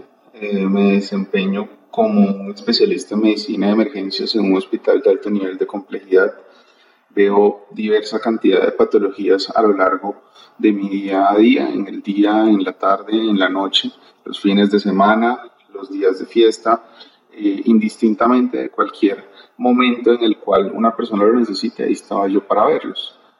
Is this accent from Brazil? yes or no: no; Montería, Córdoba, Colombia; en el sitio de donde yo vengo, donde nace y crece toda mi familia, que es en Montería